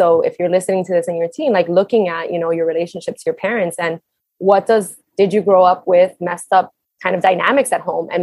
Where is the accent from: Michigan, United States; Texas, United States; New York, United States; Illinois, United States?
New York, United States; Brooklyn; I grew up in Brooklyn and at the time I was living in Queens.